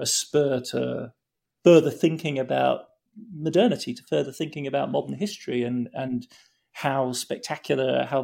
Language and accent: English; United Kingdom; as a Brit, somebody interested in economics, you know, I want to be in the Treasury in the UK